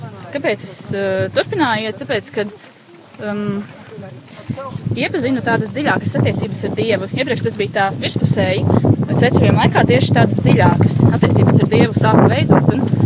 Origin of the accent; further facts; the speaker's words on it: Riga, Latvia; un abas esmu no Rīgas.